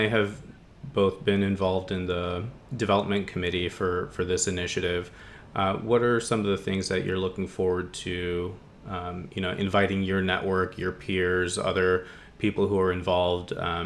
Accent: Detroit, Michigan, United States; You know, growing up in Detroit area, I would make day trips just to visit the Cheesecake Factory.

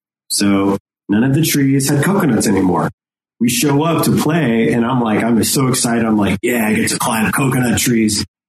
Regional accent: Australia; I realized in Game Changers that I needed to, like, maybe not be as Aussie, not be as much of myself as I was in the past.

